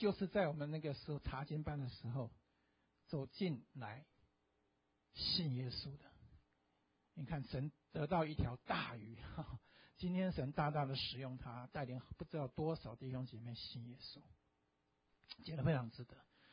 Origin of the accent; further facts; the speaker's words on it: China; 我们中国人有句话说，你不听老人言什么？吃亏在眼前啊